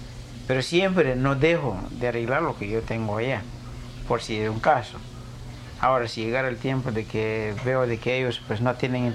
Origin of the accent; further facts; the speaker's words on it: Guatemala; yo fui muy popular allá en Guatemala, en mi pueblo.